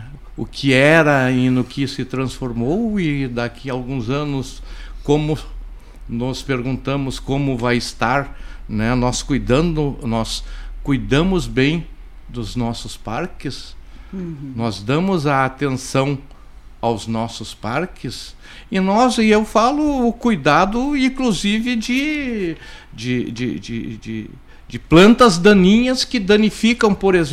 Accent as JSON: {"language": "Portuguese", "town": "Santa Maria", "region": "Rio Grande do Sul", "country": "Brazil", "lives_now": "Porto Alegre, Brazil", "said": "Mas eu também não sou daqui. Né? Como a gente estava falando, Luiz, eu sou da Santa Maria da Boca do Monte."}